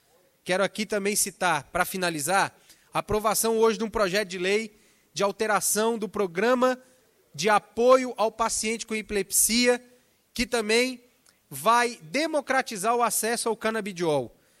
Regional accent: Taguatinga, Federal District, Brazil; also born or lived in Paraná; Eu nasci no estado do Paraná, mas cresci em Taguatinga, me formei no meu primeiro grau numa escola em Taguatinga

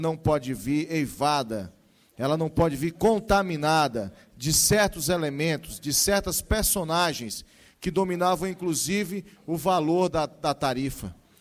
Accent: Brasília, Federal District, Brazil; Desde a minha infância, né, aqui em Brasília, ando muito de ônibus.

